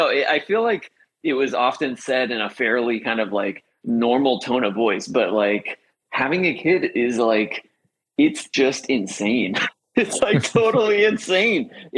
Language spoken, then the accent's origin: English; Florida, United States; also born or lived in Ohio; I am, I was born in Ohio, but I grew up in Florida. And as soon as I could get out of Florida, I did.